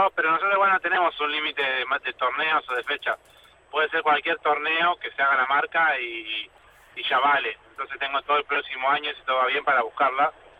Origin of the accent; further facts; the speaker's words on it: Argentina; Somos todos tan argentinos